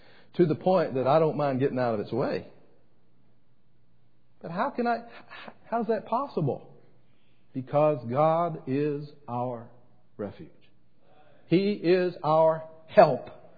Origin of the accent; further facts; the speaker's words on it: Huntsville, Alabama, United States; I'm really not afraid of a tornado because I grew up in Huntsville, Alabama, and that's Tornado Alley.